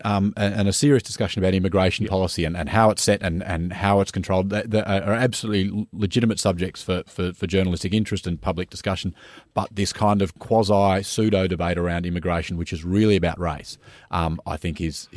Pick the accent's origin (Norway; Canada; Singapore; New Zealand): Singapore; born there; but I was born in Singapore